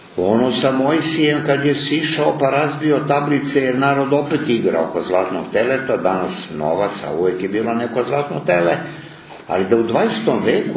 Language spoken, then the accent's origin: Serbian; Belgrade, Serbia; born there; Ja sam rođen u Beogradu